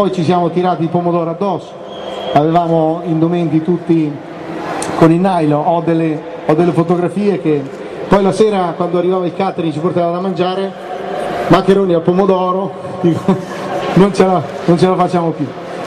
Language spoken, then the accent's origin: Italian; Bologna, Emilia-Romagna, Italy; mi viene in mente Imola, essendo io un bolognese